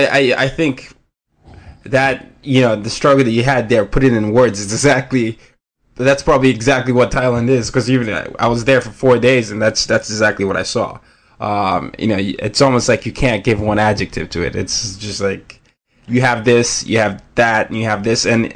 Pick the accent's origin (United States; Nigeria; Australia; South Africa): Nigeria; As a Nigerian, you know, we can see the world almost in New York City and big cities